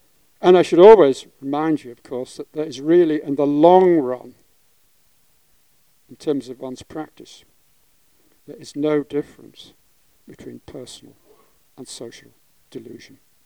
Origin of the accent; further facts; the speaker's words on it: Wales, United Kingdom; I can't bear to sit down being a Welshman and given to this kind of oratory.